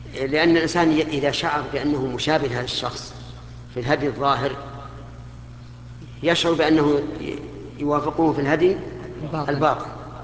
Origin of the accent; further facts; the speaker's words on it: Saudi Arabia; على كل حال انا في ظني الان حتى عندنا في السعوديه